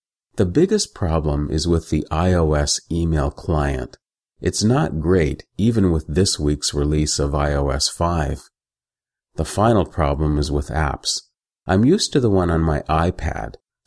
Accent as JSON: {"language": "English", "country": "Canada", "said": "As a Canadian, I'm supposed to be a loyal and rabid BlackBerry user."}